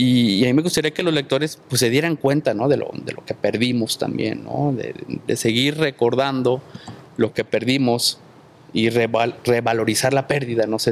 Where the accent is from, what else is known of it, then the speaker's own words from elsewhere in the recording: El Salto, Jalisco, Mexico; yo soy habitante del Salto, de cuatro generaciones. Mi familia, pues, ha vivido ahí en el Salto, ¿no? Yo crecía, pues, a escasos 5 cuadras de este lugar, de lo que era pues, la cascada del Salto de Juanacatlán, ¿no? Entonces, yo tengo 42 años